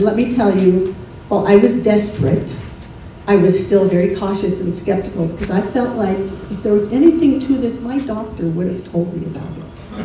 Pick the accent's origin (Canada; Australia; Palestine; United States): United States; Montana; I grew up in Montana, and my story, like many of yours, is intermingled with the stories of many other people.